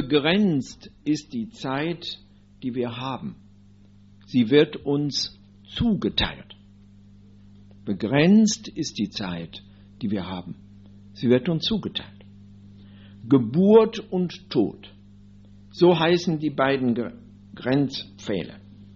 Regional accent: Solingen, North Rhine-Westphalia, Germany; Die Stätte meiner Kindheit in Solingen, die kann ich noch aufsuchen, aber ich kann niemals mehr Kind werden.

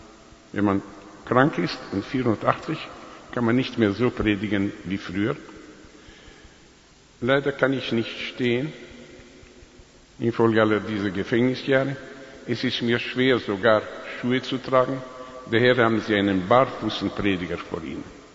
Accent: Romania; da bekam ich einen Telefonanruf von Bukarest, von Rumänien, meinem Heimatland.

